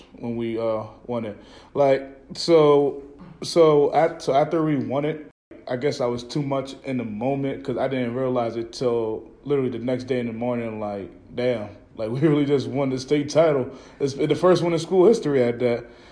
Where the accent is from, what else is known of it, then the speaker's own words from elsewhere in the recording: Seaford, Delaware, United States; So I went to high school, went to Woodbridge High School in Delaware, and my hometown is Seaford, Delaware.